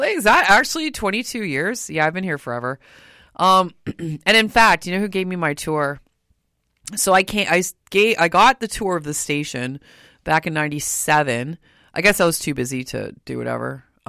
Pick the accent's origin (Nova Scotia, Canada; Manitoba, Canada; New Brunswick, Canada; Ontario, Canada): Ontario, Canada; Windsor; I'm actually from the area. I'm from Windsor, but I went to school in Detroit, blah, blah, blah.